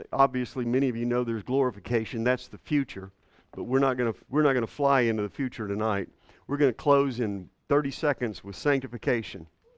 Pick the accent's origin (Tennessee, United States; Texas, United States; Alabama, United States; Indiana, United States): Texas, United States; Longview; Okay, well, I'm kind of from East Texas. I moved here from Longview, so I'm kind of, that's pretty redneck.